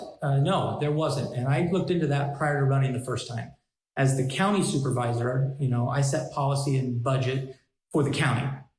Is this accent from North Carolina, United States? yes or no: no; Chico, California, United States; Absolutely. Yeah, I was born here 50 years ago and worked my way through the minor leagues